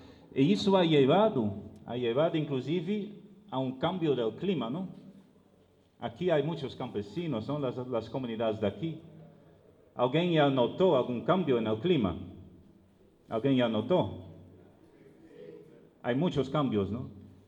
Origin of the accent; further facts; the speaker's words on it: Brazil; Spanish is a second language; Aquí una imagen de una fábrica de celulosa para hacer papel, que en mi país, en Brasil, se construyó encima de una comunidad